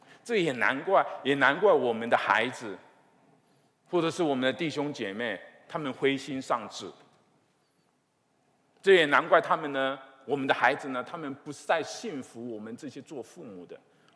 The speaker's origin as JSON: {"language": "Chinese", "country": "Taiwan", "said": "我是从台湾来的， 我晓得什么叫做暗箭伤人"}